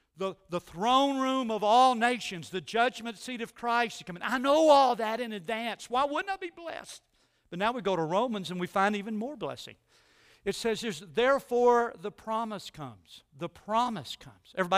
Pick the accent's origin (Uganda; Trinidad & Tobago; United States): United States; Arkansas; Life's unfair. I'm from Arkansas. I didn't get all the privileges everybody else.